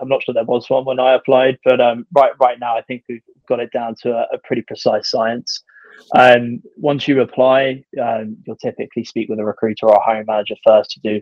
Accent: Windsor, South East England, United Kingdom; now in London, United Kingdom; So I grew up in Windsor, lovely part of the world. Nice big great park to do long walks in. Moved to London basically as soon as I possibly could.

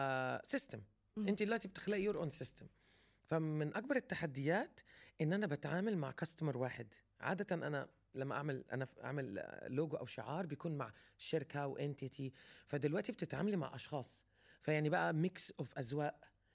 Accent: Palestine; عشان أنا فلسطينية. الوالدة مصرية، عشان كده بكلم مصري وأسهل وأسرع. لكن أنا فلسطينية

